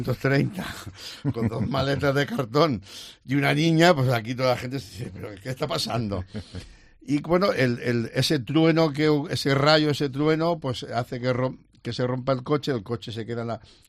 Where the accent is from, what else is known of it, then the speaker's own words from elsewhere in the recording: Alicante, Valencian Community, Spain; encantado de volver a mi tierra, Alicante.